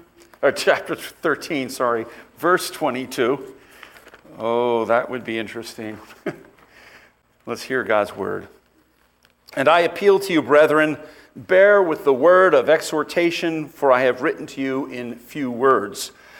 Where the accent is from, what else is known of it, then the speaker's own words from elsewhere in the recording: United States; It's kind of amusing in a way because I'm an American.